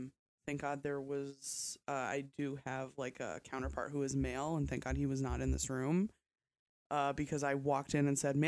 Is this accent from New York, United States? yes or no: yes; Buffalo, New York, United States; My accent is changing, but then I hear, then I go to Buffalo for 2 seconds, and I'm back at it.